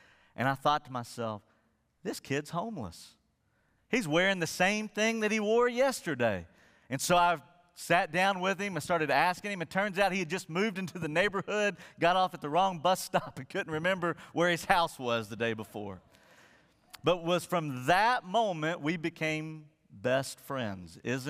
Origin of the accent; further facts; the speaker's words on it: Birmingham, Alabama, United States; moved away; also born or lived in West Virginia; When I was a kid, when we moved from West Virginia to Birmingham, Alabama, I was about, 4 years old, and we were visiting churches as a family